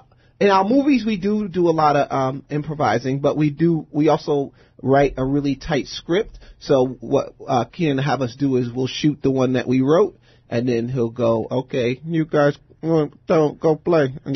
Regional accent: New York City, New York, United States; So we grew up in New York City.

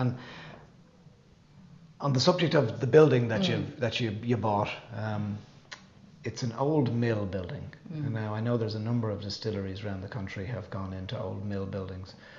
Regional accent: Kiltiernan, Leinster, Ireland; because I'm from the other side of Dublin, I'm from Kiltearn, so here's three dubs sitting in East Galway

